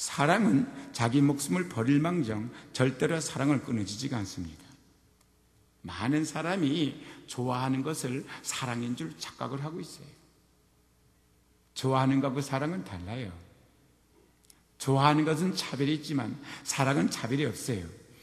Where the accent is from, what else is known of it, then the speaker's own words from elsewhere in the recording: South Korea; 나는 한국 사람이고 동양 사람이기 때문에